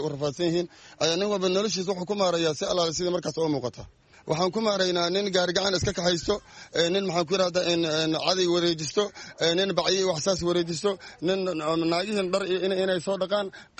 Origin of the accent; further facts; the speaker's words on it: Kismayo, Lower Juba, Somalia; now in Mogadishu, Somalia; markii hore waxaan ka soo barakacnay gobolka Jubada hoose gaar ahaan Kismaayo 94 kadibna waxaan soo galnay magaalada Muqdisho